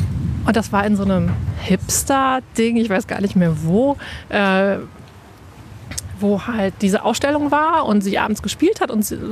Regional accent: Hannover, Lower Saxony, Germany; na, ich komme aus Hannover.

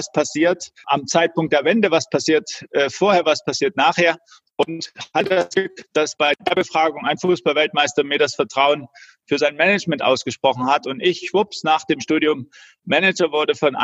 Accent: Leipzig, Saxony, Germany; bin in der DDR aufgewachsen und in Leipzig mit Volleyball auch bis in die Jugendnationalmannschaft gekommen.

